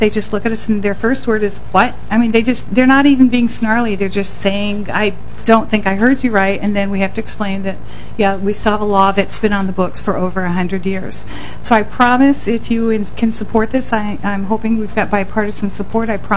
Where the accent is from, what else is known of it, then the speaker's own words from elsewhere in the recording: Puerto Rico; And somehow, I'm Puerto Rican, so I was never called … … seriously.